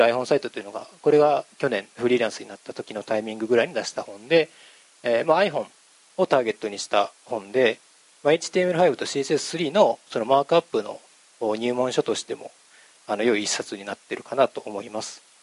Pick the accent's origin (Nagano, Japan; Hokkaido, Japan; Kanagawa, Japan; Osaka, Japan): Osaka, Japan; 大阪から来ました。